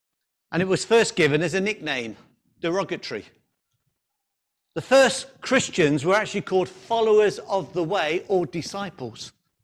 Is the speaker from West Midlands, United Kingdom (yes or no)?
yes; Coventry, West Midlands, United Kingdom; I can remember when I lived in the Midlands, so in my hometown of Coventry, there's an area called Spon End